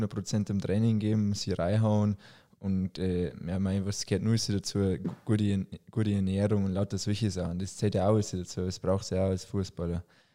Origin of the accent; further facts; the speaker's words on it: Kirchdorf am Inn, Bavaria, Germany; also ich bin in Kirchdorf am Inn bin ich aufgewachsen